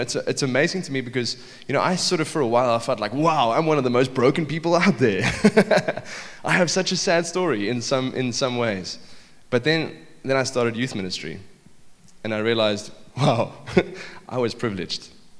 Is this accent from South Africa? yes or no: yes; South Africa; But I end up in places where people are really shocked that I'm English.